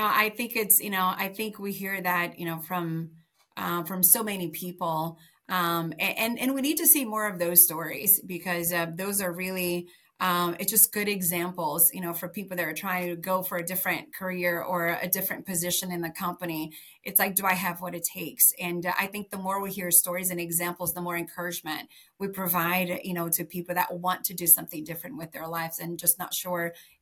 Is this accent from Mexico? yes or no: no; Brazil; now in United States; So I was born and raised in Brazil in a very, very small town. I mean, literally dirt road, small town with my family